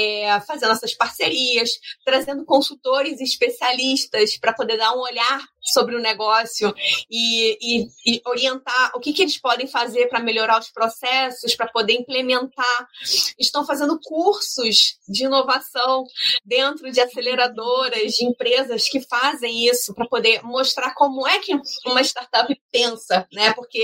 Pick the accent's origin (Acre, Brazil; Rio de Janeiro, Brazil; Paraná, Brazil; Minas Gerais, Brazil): Rio de Janeiro, Brazil; eu sou do Rio de Janeiro